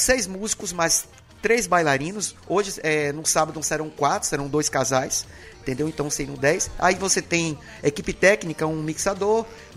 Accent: Salvador, Bahia, Brazil; now in Ilhéus, Brazil; Na nossa terra da Gabriela, que eu abracei. Sou soteropolitano, mas hoje me considero ilhéense.

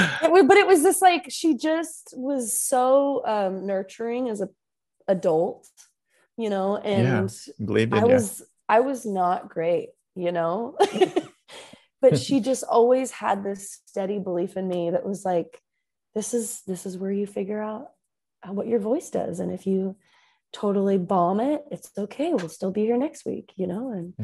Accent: Portland, Oregon, United States; Especially, I mean, growing up in Portland and then moving to the South, you know

